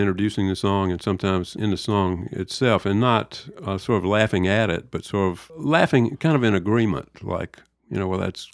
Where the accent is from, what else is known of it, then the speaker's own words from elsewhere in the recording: Deep South, United States; accent: Southern; blessing and a curse in a certain way to have a regional dialect or accent, which I have some of since I grew up in the Deep South.